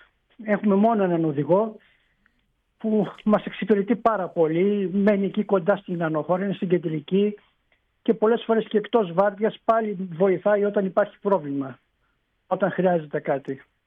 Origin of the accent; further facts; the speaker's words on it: Serres, Central Macedonia, Greece; Εγώ έχω καταγωγή από Σέρες, είμαι από αρκετά μακριά.